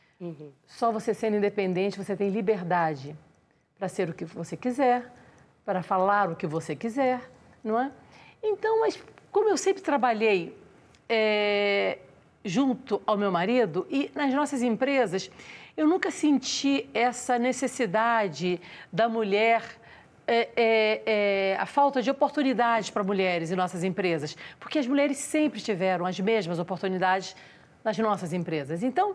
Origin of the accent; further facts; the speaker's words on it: Cabo Frio, Rio de Janeiro, Brazil; Eu sou uma moça que eu fui criada, não é, em Cabo Frio